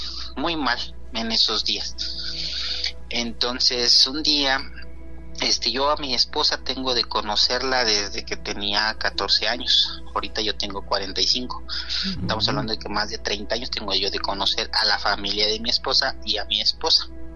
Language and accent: Spanish; Morelia, Michoacán, Mexico; Sí, soy de Morelia, Michoacán.